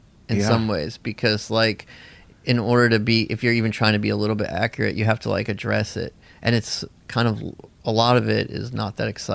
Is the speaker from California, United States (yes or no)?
yes; Bolinas, California, United States; born there; I was born in Bolinas, like in a kind of communal thing there, too.